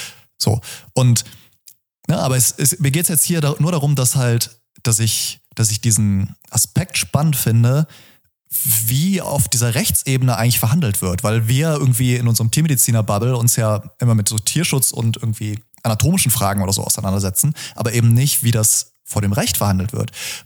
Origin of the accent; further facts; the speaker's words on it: Germany; Und das ist die Basis, mit der wir als Deutsche uns ja auseinandersetzen müssen.